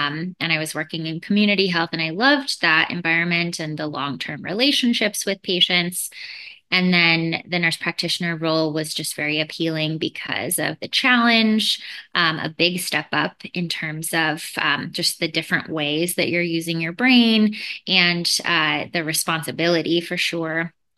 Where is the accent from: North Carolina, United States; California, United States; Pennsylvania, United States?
California, United States; now in Seattle, United States; I'm from California originally, and I moved up to Seattle for grad school.